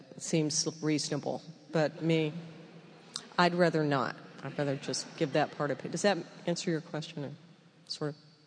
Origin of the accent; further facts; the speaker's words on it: United States; And I was like, well, I'm an American.